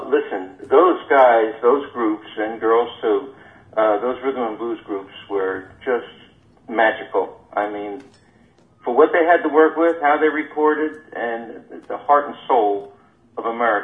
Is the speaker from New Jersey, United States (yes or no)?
yes; Bloomfield, New Jersey, United States; also born or lived in Newark; I was born in Newark, New Jersey, then raised in Bloomfield, N